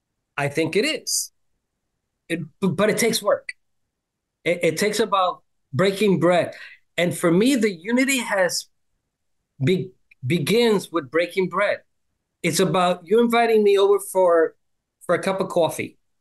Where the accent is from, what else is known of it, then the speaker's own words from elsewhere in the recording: New York City, New York, United States; now in East Harlem, United States; This church calls this Puerto Rican from born and raised in Harlem, the USA, in Manhattan, and still live now in East Harlem